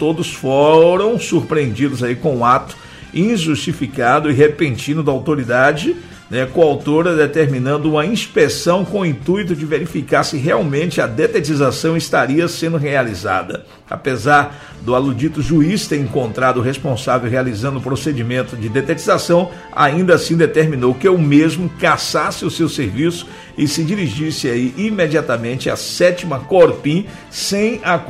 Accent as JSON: {"language": "Portuguese", "town": "Lagoa Encantada", "country": "Brazil", "said": "sou da Lagoa Encantada. Queria saber que dia vai chegar merenda pra escola."}